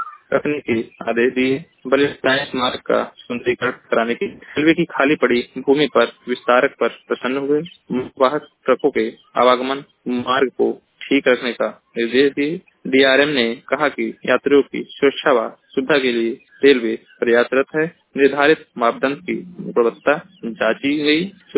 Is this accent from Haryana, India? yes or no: no; Maharajganj, Uttar Pradesh, India; मैं जिला महाराजगंज का निवासी हूँ।